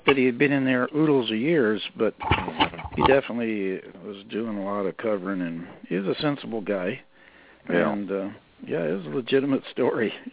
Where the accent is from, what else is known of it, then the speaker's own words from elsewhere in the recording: Iowa, United States; We're from Flatlands of Iowa, both of us were.